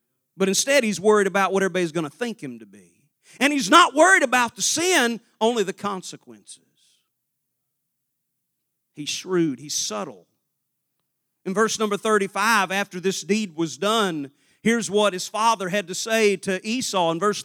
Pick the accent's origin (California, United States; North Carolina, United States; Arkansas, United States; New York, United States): Arkansas, United States; I'm from Arkansas, man. The Clintons know all about that.